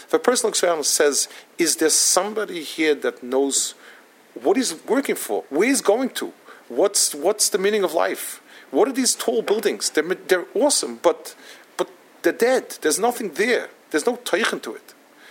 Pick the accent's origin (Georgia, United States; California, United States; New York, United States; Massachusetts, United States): New York, United States; Manhattan; I come from Manhattan.